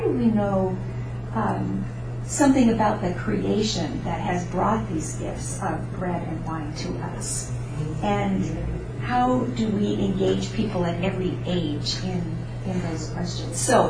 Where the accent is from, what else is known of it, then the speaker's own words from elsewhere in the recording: Washington, United States; This is a conversation in my home, or a congregation in my home state, Washington State